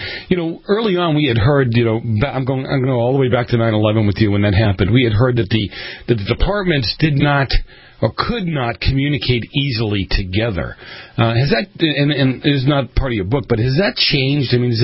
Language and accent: English; Boston, Massachusetts, United States; I grew up in Boston. It would be a big deal.